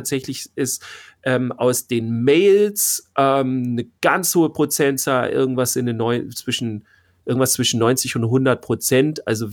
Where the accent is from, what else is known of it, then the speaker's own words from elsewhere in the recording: Bavaria, Germany; Finden wir interessant, aber wir sind ja aus Bayern.